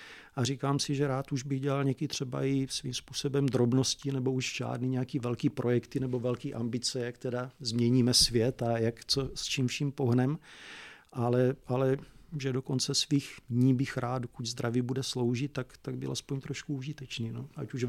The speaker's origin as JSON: {"language": "Czech", "town": "Velké Meziříčí", "region": "Vysočina Region", "country": "Czechia", "tie": "born or raised there", "said": "já jsem vyrůstal vlastně na Vysočině, v malém městě, velké Meziříčí"}